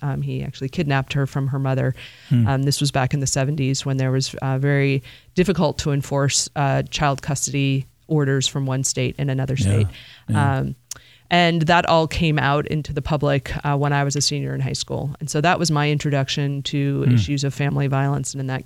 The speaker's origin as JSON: {"language": "English", "region": "Massachusetts", "country": "United States", "tie": "born or raised there", "also_born_or_lived": "Washington, D.C.", "lives_now": "Baltimore, United States", "said": "I grew up in Massachusetts, so I returned home for a few years."}